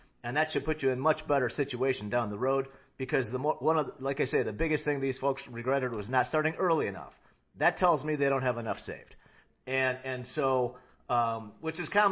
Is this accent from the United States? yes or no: yes; Illinois, United States; You know, I remember in the Midwest, we're from Northern Illinois, and I tell you what, I don't feel like I even see the sun from, middle of October until April or something.